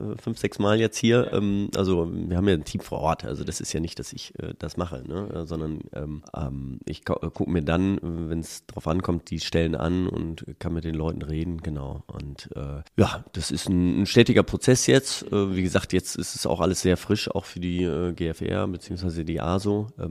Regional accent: Münster, North Rhine-Westphalia, Germany; Ich habe lange Zeit, erst in Münster gewohnt. Ich bin aus Münster, wohne jetzt auch wieder in Münster.

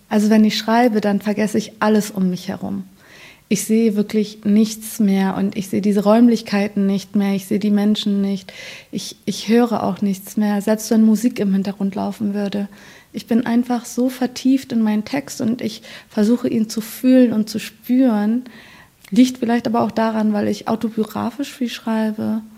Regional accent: Afghanistan; now in Germany; Dinge, über die ich jetzt zum Beispiel aktuell schreibe, ist meine Heimat Afghanistan.

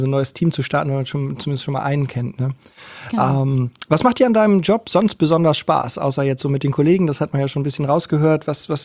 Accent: Hamburg, Germany; Alles klar, ja, ich auch. Behaupten ja manchmal, wir sind die besseren Menschen, die Hamburger halt.

